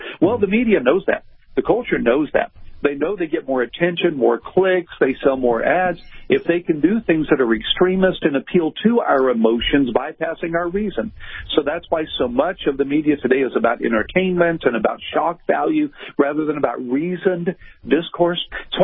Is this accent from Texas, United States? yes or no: yes; Texas, United States; I have that when I travel, especially, Bill, because I'm from Texas.